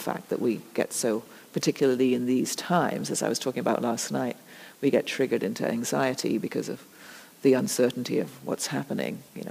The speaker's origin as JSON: {"language": "English", "region": "England", "country": "United Kingdom", "tie": "born or raised there", "said": "I grew up in England, and so you have to do prayers at school in the morning and that kind of thing."}